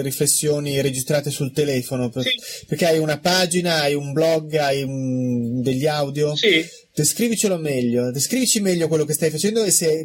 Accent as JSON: {"language": "Italian", "town": "Milan", "region": "Lombardy", "country": "Italy", "said": "io sono di origini marchigiane, sono milanese, quindi io mi sento F205B, come si dice a Milano, il codice fiscale milanese, ma sì. I nonni erano di Fermo, quindi ho vissuto tanto tempo, tante vacanze lì"}